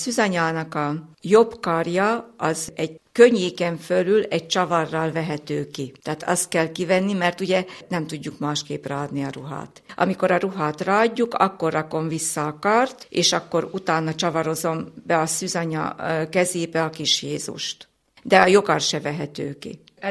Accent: Mihálygerge, Nógrád, Hungary; born there; a szülőfalum Mihály Gergén születtem, nagyon szeretem a szülőfalumat

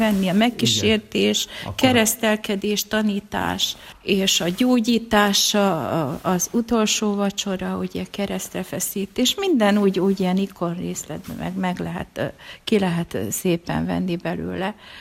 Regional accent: Rimóc, Nógrád, Hungary; moved away; Én eredetileg Rimócról jöttem ide, de már 43 éve

